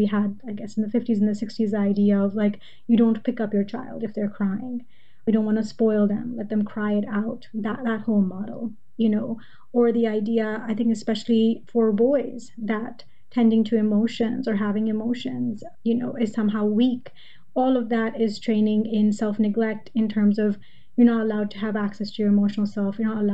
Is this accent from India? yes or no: no; Pakistan; now in United States; of course myself growing up in Pakistan, you know, being here in America.